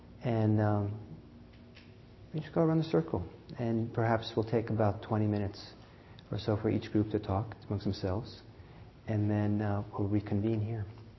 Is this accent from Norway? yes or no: yes; Norway; I'm originally from Norway.